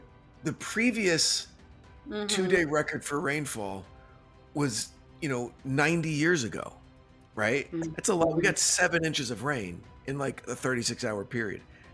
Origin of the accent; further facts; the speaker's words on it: New Jersey, United States; now in Los Angeles, United States; I've lived here longer than I've lived in Jersey. But I also think that, the type of upbringing that you get in Jersey or the one that I got, that's who you are